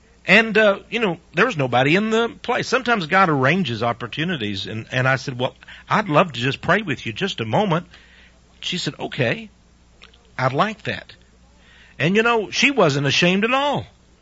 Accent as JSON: {"language": "English", "region": "Texas", "country": "United States", "said": "she asked me, where are you from? I said, Texas."}